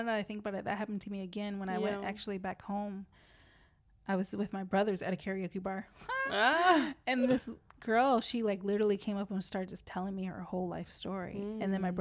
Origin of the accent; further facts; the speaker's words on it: Los Angeles, California, United States; now in Lisbon, Portugal; where are you from, and I say I'm from Los Angeles, and they're like, why are you here, like, why Lisbon